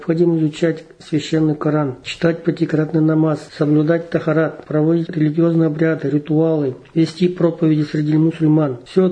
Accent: Tyumen Oblast, Russia; Я коренной тюменец, родился и жил в Тюменской области несколько лет с рождения в Ишимском районе, а потом я и мои родители переехали в Казанский район. Здесь до сих пор проживаю.

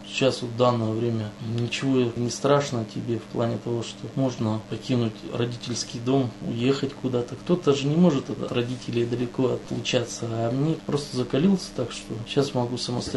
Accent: Almaty, Kazakhstan; now in Russia; Родился я в Республике Казахстан на юге, в Алмате. Рос там до 1995 года.

